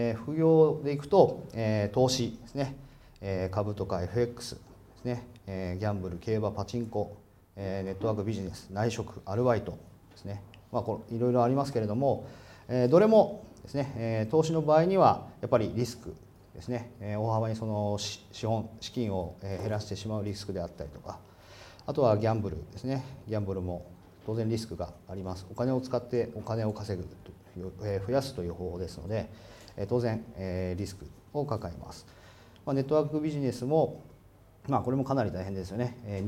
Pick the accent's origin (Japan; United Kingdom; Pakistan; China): Japan; Aomori; 今年37になります。で出身は、青森県青森市ですね。みんなに言うとなまってないねってよく言われるんですけど、頑張って隠してます。